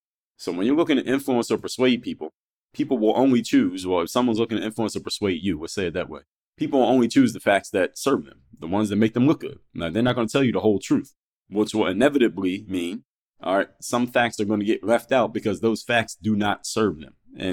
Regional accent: Philadelphia, Pennsylvania, United States; now in Miami, United States; My hometown is actually Philadelphia, but I live in Miami.

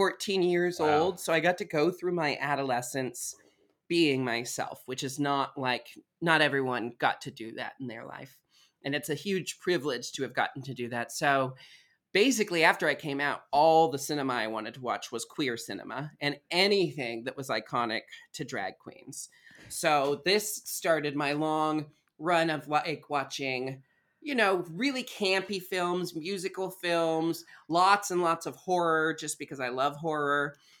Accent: Portland, Oregon, United States; I was raised in Portland, Oregon.

